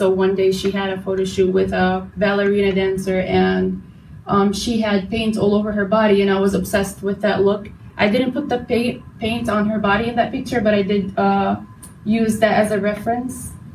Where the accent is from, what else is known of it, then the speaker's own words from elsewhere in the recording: Jordan; moved away; So I came from Jordan 7 years ago, but I've been always doing art all my life because also my mom is an artist.